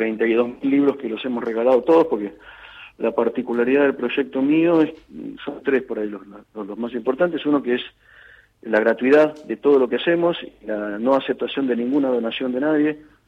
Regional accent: La Plata, Buenos Aires Province, Argentina; pensando que soy de La Plata, así que me iba a tocar alguna de las tantas universidades de acá

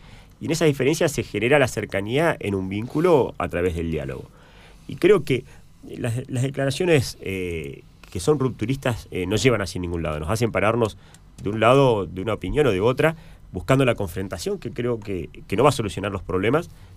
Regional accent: Zapala, Neuquén, Argentina; Yo vengo de Zapala.

